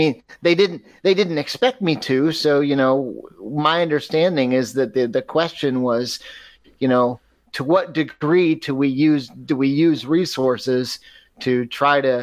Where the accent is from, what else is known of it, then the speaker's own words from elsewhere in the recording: Michigan, United States; I was raised in the Midwest in the suburbs of Detroit